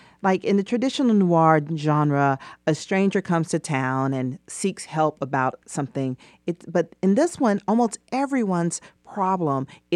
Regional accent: Atlanta, Georgia, United States; born there; I wrote my story about Southwest Atlanta. I was born in Southwest Atlanta.

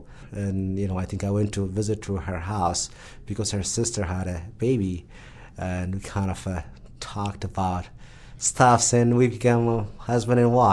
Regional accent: Ethiopia; because I was born, I grew up in Ethiopia.

